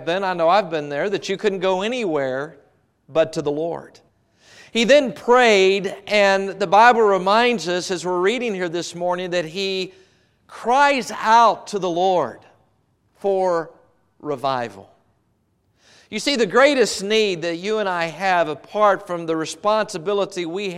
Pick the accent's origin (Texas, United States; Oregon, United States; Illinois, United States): Texas, United States; Dallas; Growing up in Dallas, Texas, one thing I grew up with was Jack in the Box.